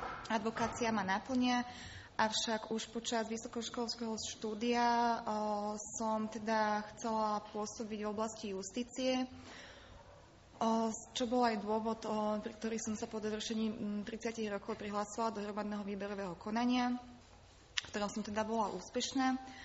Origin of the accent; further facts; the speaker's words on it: Šaľa, Nitra Region, Slovakia; pochádzam z Ošala, kde pôsobím ako advokátka.